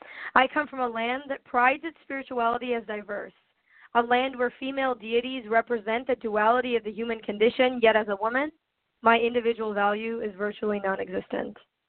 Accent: Johns Creek, Georgia, United States; I'm from Johns Creek, Georgia.

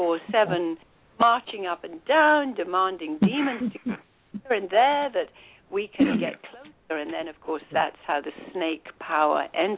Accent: India; moved away as an adult; I was born and raised in India, and I lived there for the first 20 years of my life.

